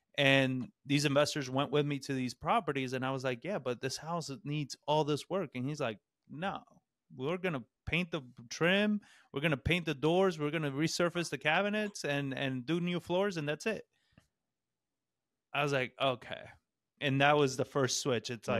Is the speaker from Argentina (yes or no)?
yes; Argentina; now in San Antonio, United States; And because I'm from Argentina, I speak Spanish. I speak fluent Spanish. So in San Antonio, that's a great skill to have.